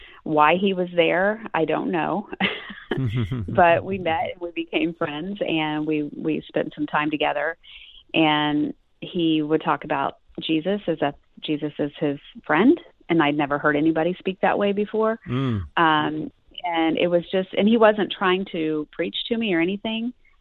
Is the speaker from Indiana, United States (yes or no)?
yes; Connersville, Indiana, United States; also born or lived in Newcastle / Richmond; Well, I was born, raised here in Indiana, the Midwest. I was born in Newcastle, lived in Richmond, Indiana, and then moved to Connersville, Indiana, which is kind of its neighbor to the south.